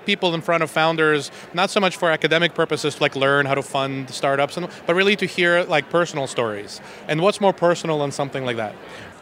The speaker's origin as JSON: {"language": "English", "region": "Kyiv", "country": "Ukraine", "tie": "born or raised there", "said": "There was a giant bomb crater at some point right next to the house where I grew up in Kyiv."}